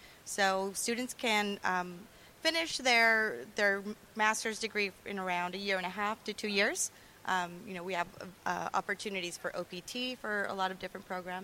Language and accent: English; San Diego, California, United States; So I was born and raised in San Diego.